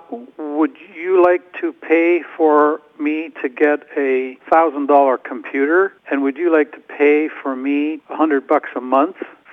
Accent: Deep River, Ontario, Canada; Pamela and I are both retired Algonquin College profs from Ottawa, and I'm originally from Deep River. So I'm related to all the … in the valley, both sides of the river. My grandmother came from Shawville

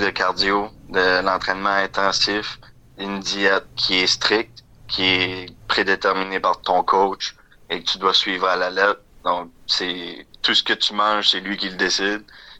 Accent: Kedgwick, New Brunswick, Canada; also born or lived in Edmundston; now in Moncton, Canada; je suis natif de Kedgwick. J'y ai vécu la plus grande partie de ma vie. Donc, tout mon école primaire et secondaire, je l'ai effectué à Kedgwick. Et j'ai déménagé quand j'ai gradué de Marie-Gaétane en 2016 pour me rendre à Edmundston pour 2 ans.

